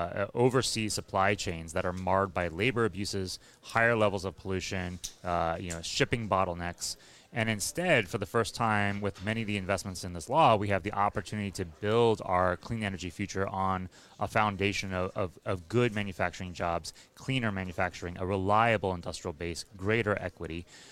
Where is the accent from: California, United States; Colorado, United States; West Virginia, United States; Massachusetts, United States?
West Virginia, United States; You know, I'm from West Virginia, from center West Virginia, coal mining country.